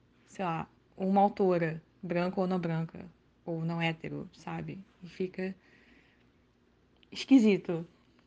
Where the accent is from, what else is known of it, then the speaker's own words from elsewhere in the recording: Rio de Janeiro, Brazil; Eu sou do Rio de Janeiro, mas moro fora.